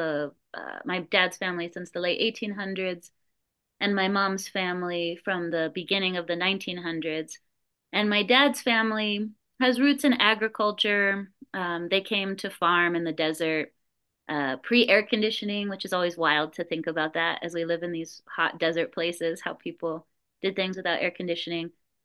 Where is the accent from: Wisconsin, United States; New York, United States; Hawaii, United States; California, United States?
California, United States; Calexico; So I'm originally from Calexico, California, and it's a really cool border town in the southeast corner of California. It's about an hour west of Yuma, and it shares a sister city with Mexicali, Baja California.